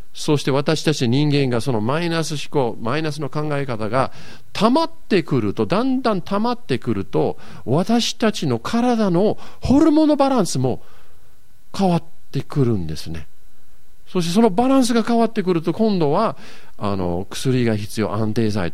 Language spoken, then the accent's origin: Japanese; Tokyo, Japan; born there; now in Kobe, Japan; 私東京生まれなんですけれども、